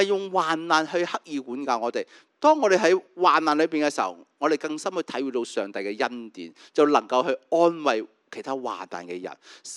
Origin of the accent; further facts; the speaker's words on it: Hong Kong; 我們香港人最容易有什麼病呢？